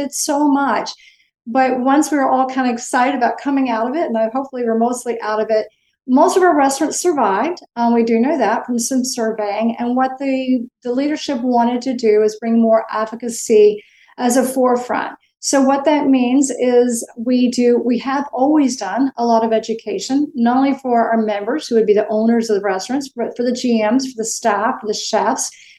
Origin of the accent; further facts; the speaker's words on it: North Carolina, United States; I've been in Asheville about 3 years. I'm from North Carolina, but I was away for many, many years